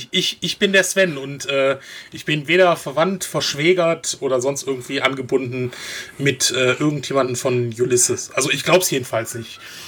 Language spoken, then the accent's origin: German; North Rhine-Westphalia, Germany; bin halt quer durch Deutschland immer wegen Jobs gereist, also ich komme eigentlich aus NRW